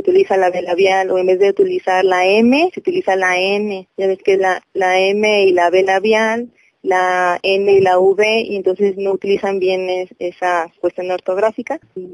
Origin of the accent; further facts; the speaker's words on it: Mexico; Que tenemos que, como mexicanos